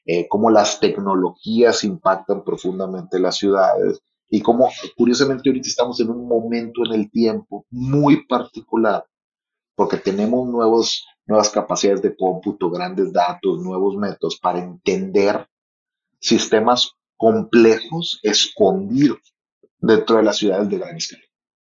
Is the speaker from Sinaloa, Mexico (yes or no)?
yes; Culiacán, Sinaloa, Mexico; Yo soy culichi poco domesticado, crecí aquí en Culiacán. Fui a una escuela aquí en el Chapule, aquí en Culiacán, ¿ok?